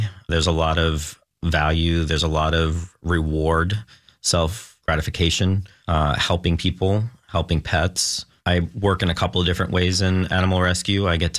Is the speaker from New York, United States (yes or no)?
yes; New York, United States; now in Oregon, United States; I grew up originally in New York, and I moved to Oregon about 25 years ago now.